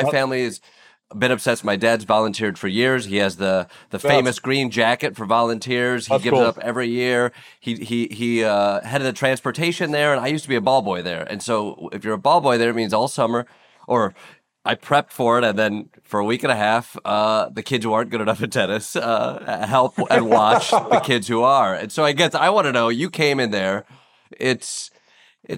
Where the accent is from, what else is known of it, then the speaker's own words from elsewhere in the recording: Kalamazoo, Michigan, United States; I grew up in Kalamazoo, Michigan, home to the USTA.